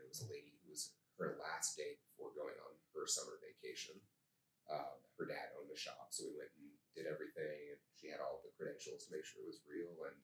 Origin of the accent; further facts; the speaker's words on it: Tucson, Arizona, United States; So I'm from Tucson, Arizona, and they have it's a chain there in Tucson.